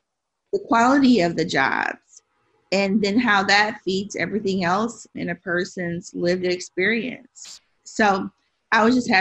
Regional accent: Tennessee, United States; also born or lived in Chicago / Detroit; You know, I was born in Chicago, and I started school in Detroit after the riots, or I should say the uprisings. And then I went to school, junior high and high school, in Tennessee.

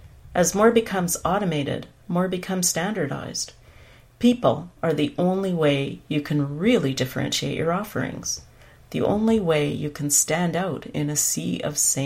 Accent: Edmonton, Alberta, Canada; a big event that's happening here in my hometown of Edmonton this week

